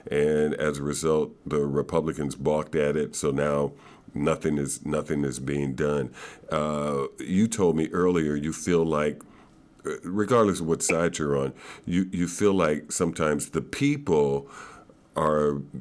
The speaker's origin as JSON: {"language": "English", "town": "Chicago", "region": "Illinois", "country": "United States", "said": "You know, I'm from Chicago. You were in Chicago too."}